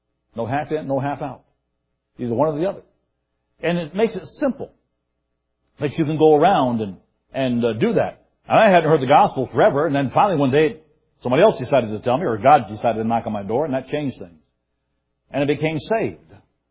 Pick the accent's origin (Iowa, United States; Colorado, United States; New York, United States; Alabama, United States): New York, United States; I grew up in New York State, and as far as I know, in 20 years, I never heard a gospel presentation.